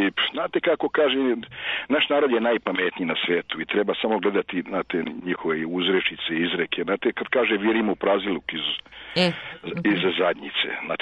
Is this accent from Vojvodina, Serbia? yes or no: no; Belgrade, Serbia; ja sam rodom, znači, prigradsko naselje, Beogradsko Banovo Brdo, znate.